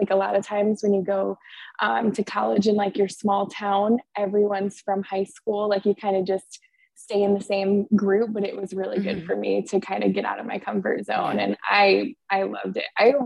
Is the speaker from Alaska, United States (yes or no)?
no; Kalamazoo, Michigan, United States; moved away as an adult; also born or lived in Alabama; now in Tampa, United States; I'm 24. I am born and raised in Kalamazoo, Michigan. And then I went to University of Alabama. And then now I live in Tampa, Florida.